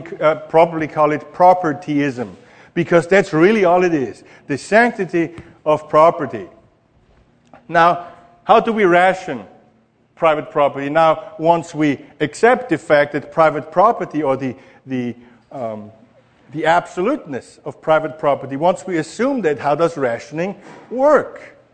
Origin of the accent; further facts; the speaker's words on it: Austria; English is a second language; I'm from Austria and I'm an economist.